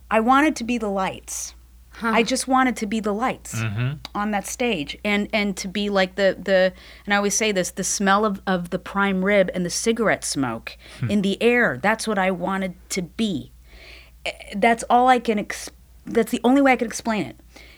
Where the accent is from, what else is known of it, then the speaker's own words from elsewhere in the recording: Downey, California, United States; I grew up in Downey, California.